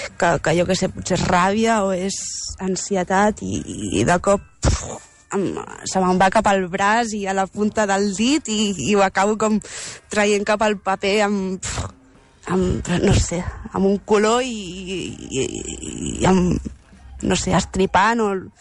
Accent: Sant Esteve, Catalonia, Spain; also born or lived in Barcelona; vaig néixer a Barcelona, vaig venir amb 10 anys a Sant Esteve, i que és allà on vaig conèixer a l'Eloi, també, i tinc 29 anys.

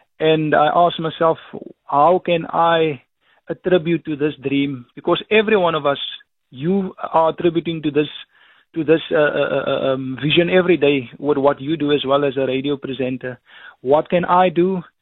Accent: Cape Town, Western Cape, South Africa; I was born in Cape Town, and then I went to go live that side for a few years and attended, started school that side. But then I was brought back to Cape Town at the age of 10 years old, so... That's why I speak a little bit of Xhosa

